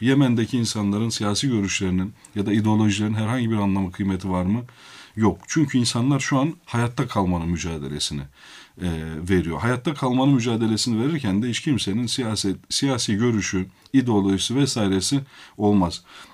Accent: Malatya, Turkey; first language Kurdish; Turkish is a second language; Ben Malatyalıyım. Annem Türkçe bilmez.

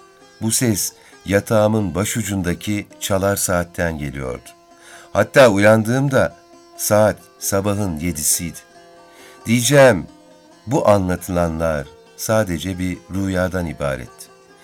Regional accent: Ankara, Turkey; Orta halli bir ailenin çocuğu olarak Ankara'da büyüdüm. Ortaokul ve liseyi yine Ankara'da bitirdim.

